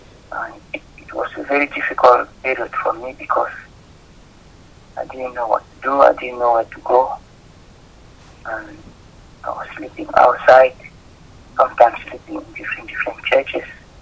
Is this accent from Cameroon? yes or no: yes; Cameroon; I'm from Cameroon, particularly in southern Cameroon. I'm actually living in a bed and breakfast hotel supported by the social service.